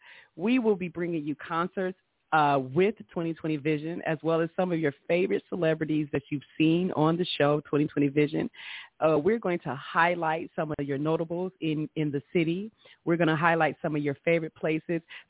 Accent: Detroit, Michigan, United States; We grew up together, known her since I was 13 from Detroit.

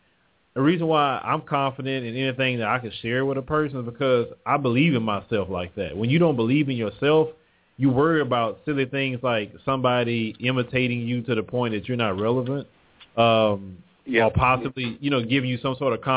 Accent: Texas, United States; accent: country; But, you know, hey, I'm from Texas. Forget it. You don't like to hear my country accent?

